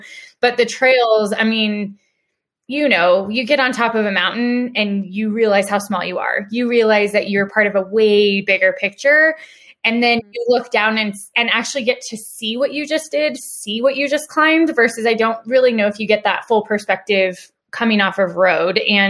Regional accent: Denver, Colorado, United States; Like literally, so I'm a born and raised native Coloradoan. I'm from Denver.

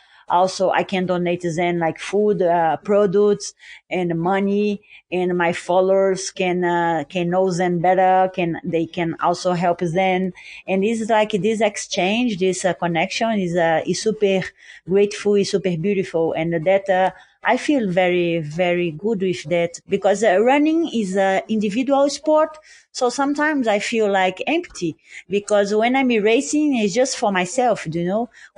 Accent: Brazil; And for me, I'm from Brazil. So in Brazil, we have so many animals that is like kind of normal.

